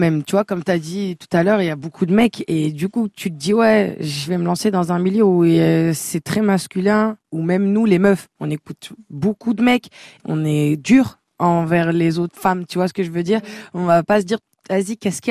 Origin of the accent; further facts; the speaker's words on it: Nanterre, Île-de-France, France; Moi, je suis originaire de Nanterre